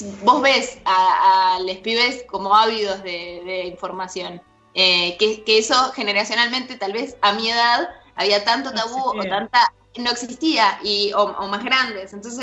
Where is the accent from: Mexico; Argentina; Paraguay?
Argentina; cómo somos, la cultura argentina somos muy estigmatizantes en ese sentido.